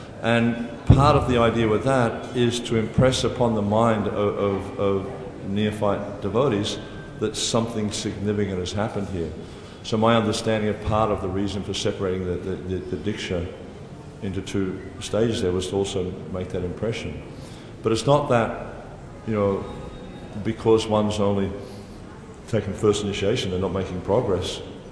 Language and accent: English; Australia; accent: Australian; I hope everyone can understand my Australian accent.